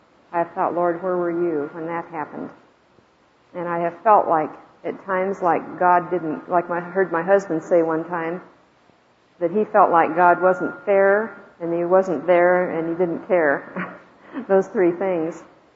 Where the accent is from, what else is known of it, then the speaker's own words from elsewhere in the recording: Norman, Oklahoma, United States; I'm from Norman, Oklahoma.